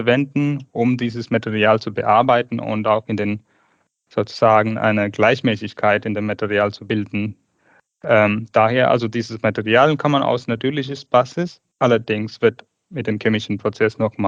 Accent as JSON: {"language": "German", "region": "Tamil Nadu", "country": "India", "second_language": "German", "moved": "yes", "said": "Ich komme ursprünglich aus Indien, geboren in 1985 in dem Südindien, Tamil Nadu."}